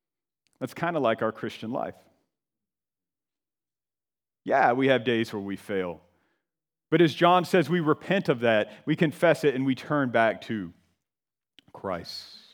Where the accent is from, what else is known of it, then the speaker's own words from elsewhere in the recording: Georgia, United States; It's kind of like when I would go driving in my home state of Georgia and over in Alabama with my granddad when I was a kid.